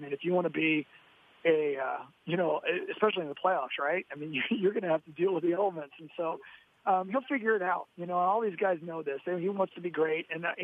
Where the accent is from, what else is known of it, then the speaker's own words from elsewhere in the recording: California, United States; I grew up in Southern California. I played football in Southern California.